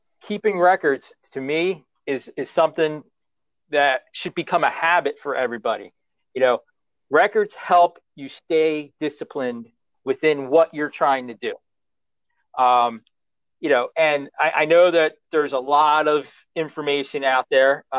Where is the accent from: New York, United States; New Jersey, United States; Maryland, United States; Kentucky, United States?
New Jersey, United States; we're from New Jersey. Mm-hmm. We kind of grew up East Coast, Big East.